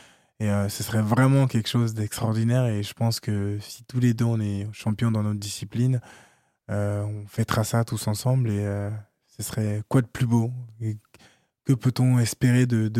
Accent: Rosny-sous-Bois, Île-de-France, France; Absolument, c'est ça. Donc, j'interviens beaucoup dans les écoles, je suis beaucoup sollicité lorsqu'il y a des événements faits dans le département

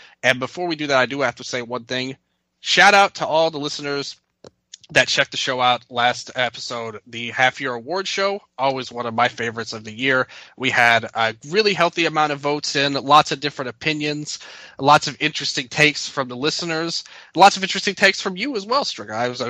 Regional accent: Memphis, Tennessee, United States; You know, Memphis, you know, I always have love for my hometown, no matter what happens.

